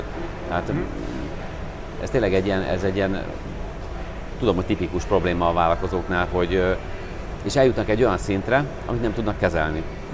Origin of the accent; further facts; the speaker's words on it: Pécs, Baranya, Hungary; azt nem is beszéltük, hogy én pécsi vagyok